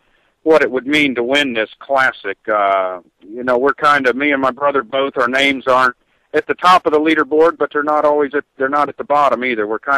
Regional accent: Florida, United States; I grew up in Florida, of course

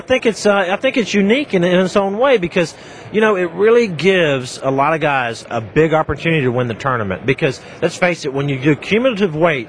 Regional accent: Florida, United States; And growing up in Florida, you know how many docks are on Lake Okeechobee? Zero.

